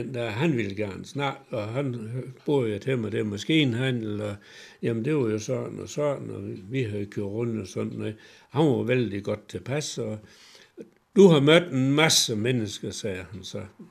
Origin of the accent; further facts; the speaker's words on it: Vildbjerg, Central Denmark Region, Denmark; jeg kommer fra Vildbjerg, det er der, hvor der er Vildbjerg-kub.